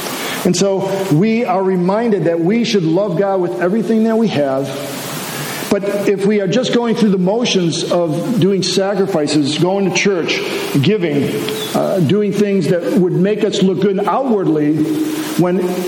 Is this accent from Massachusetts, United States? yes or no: no; Chicago, Illinois, United States; I'm from Chicago originally